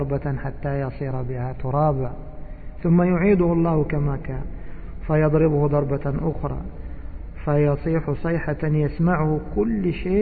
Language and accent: Arabic; Egypt; عندنا في مصر لا بد من هذا، لا بد من التذكير